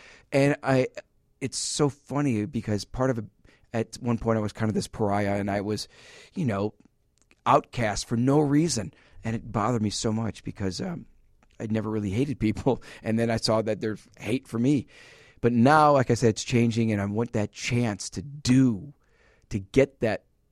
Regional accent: Milwaukee, Wisconsin, United States; And I'm from Milwaukee, and what better place for me to be a spokesperson for a law firm in Milwaukee? So I go back and forth, which I love.

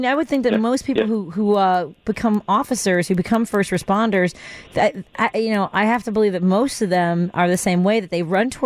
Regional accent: Chicago, Illinois, United States; my experience growing up in Norwood Park, just blocks away from where this harassment happened at Caldwell Woods

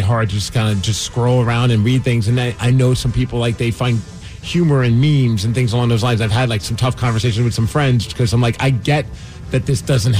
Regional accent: New York, United States; I grew up in New York, and I've had friends and family that worked at the World Trade Center.

